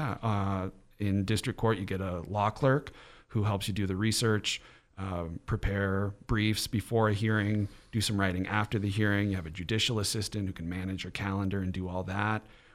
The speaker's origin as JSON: {"language": "English", "town": "Bigfork", "region": "Montana", "country": "United States", "tie": "born or raised there", "said": "I tell people that I grew up in Big Fork. I tell people that my mom grew up in Big Fork."}